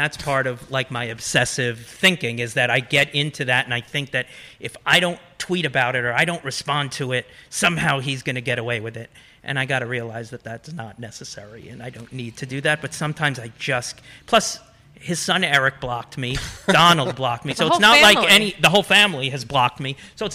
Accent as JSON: {"language": "English", "town": "Manhattan", "region": "New York", "country": "United States", "tie": "born or raised there", "said": "I grew up in Manhattan, and there was probably the biggest thing of when I was young was the Central Park rape."}